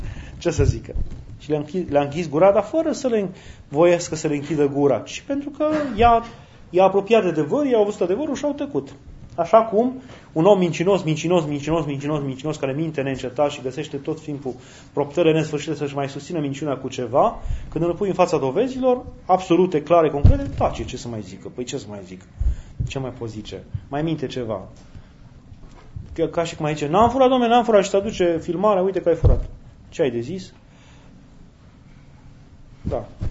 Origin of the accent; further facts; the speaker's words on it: Romania; Păi cum să renunțăm la ea? Chiar dacă noi știm că suntem români.